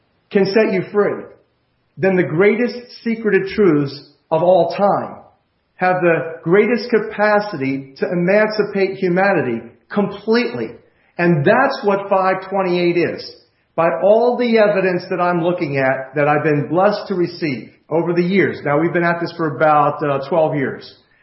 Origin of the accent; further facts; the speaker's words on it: Philadelphia, Pennsylvania, United States; Sherry comes from Philadelphia. I come from Philadelphia.